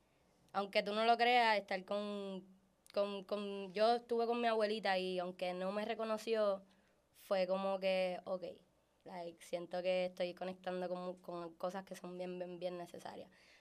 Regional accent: Luquillo, Puerto Rico; me llamaron para allá, para Luquillo, porque soy de Luquillo.

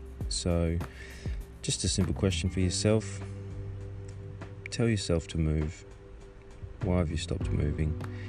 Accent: Australia; I'm just an Aussie bloke, down to earth, pretty chill.

